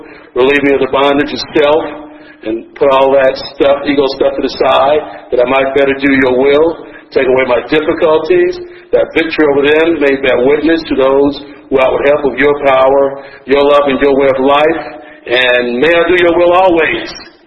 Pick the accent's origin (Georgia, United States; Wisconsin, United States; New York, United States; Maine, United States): Georgia, United States; Albany; also born or lived in Memphis, Tennessee; I grew up in Albany, Georgia, and Memphis, Tennessee.